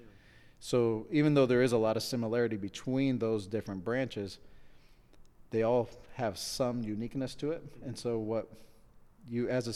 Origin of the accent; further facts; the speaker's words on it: Ecuador; moved away as an adult; now in United States; My background, I'm actually from Ecuador. So I'm a missionary kid.